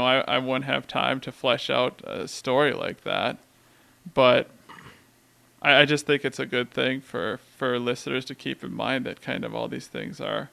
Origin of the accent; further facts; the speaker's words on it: Wisconsin, United States; Oh, I'm from Wisconsin.